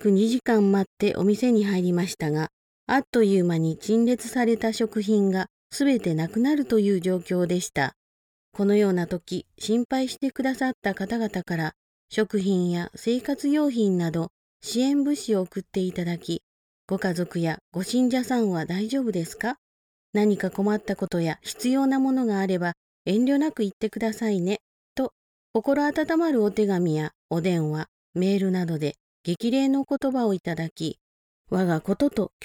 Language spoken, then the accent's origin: Japanese; Konko, Okayama, Japan; now in Fukushima, Japan; 私のふるさとは岡山県です。金光教本部のある金光町で生まれ育ちました。現在は福島県の金光教の教会に嫁いでおります。